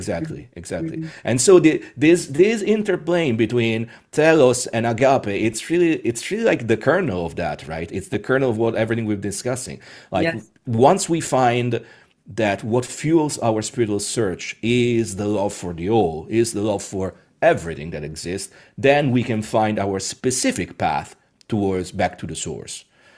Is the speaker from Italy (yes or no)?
yes; Rome, Lazio, Italy; Again, I was born in Rome. I was baptized in St. Peter's Basilica as a Catholic.